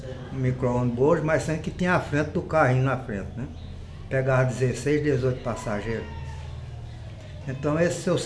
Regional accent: Rio de Janeiro, Brazil; Aí quando eu tive 8, 9 anos, ela conseguiu os filhos de retorno, aí fomos todos morar no Rio. Aí minha infância no Rio já foi outra

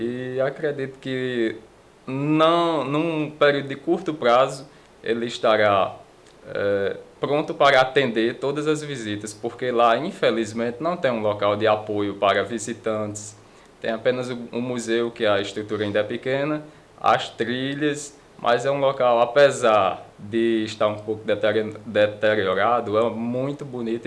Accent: Sousa, Paraíba, Brazil; Sou natural da cidade de Sousa, a cidade conhecida como a cidade do Vale dos Dinossauros, né? Tem um parque turístico aqui.

